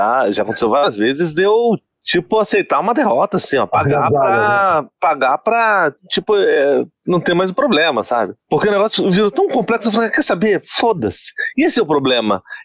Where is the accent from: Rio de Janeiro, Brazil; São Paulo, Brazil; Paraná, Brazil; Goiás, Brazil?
Rio de Janeiro, Brazil; Pô, eu sou carioca, hein? Ó, só pra lembrar, eu tô falando do carioca, mas eu sou carioca.